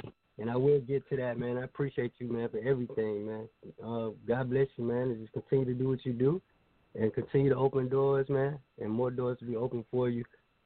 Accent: Tallahassee, Florida, United States; Yeah, I'm from Tallahassee

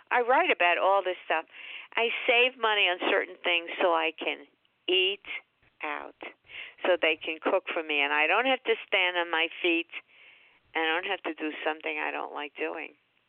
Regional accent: Manhattan, New York, United States; It's about my life in show business and growing up in Manhattan and being the child of theater people

